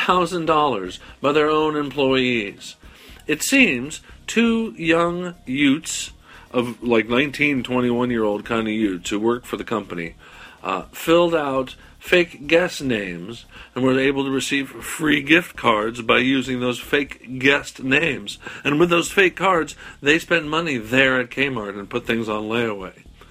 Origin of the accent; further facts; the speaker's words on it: Portland, Oregon, United States; I'm from Portland, and so I still have to like Seattle, and I do.